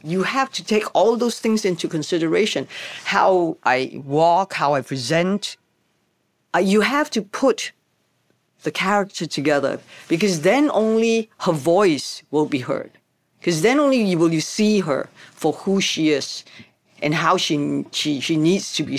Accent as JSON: {"language": "English", "country": "Hong Kong", "said": "we come from Hong Kong."}